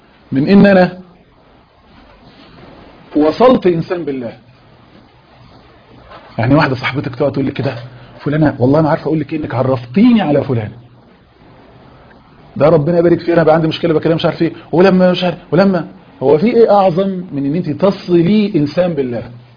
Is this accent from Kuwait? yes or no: no; Egypt; ما تقوليليش الازهر عندنا في مصر، ما تقوليليش مش عارف الجامعه الاسلاميه مش عارف في السعوديه